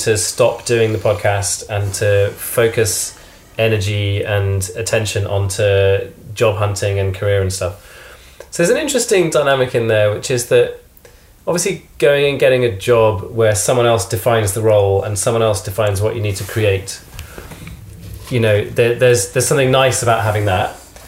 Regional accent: United Kingdom; Just as a Brit, I'm kind of curious to know.

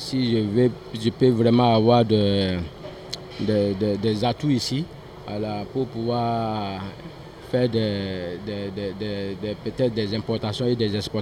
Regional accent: Burkina Faso; beaucoup de l'engouement chez nous au Burkina Faso.

